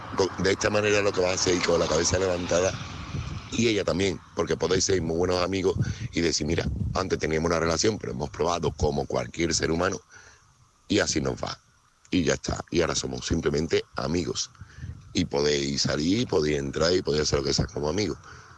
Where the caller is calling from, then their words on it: Seville, Andalusia, Spain; corresponsal de Sevilla.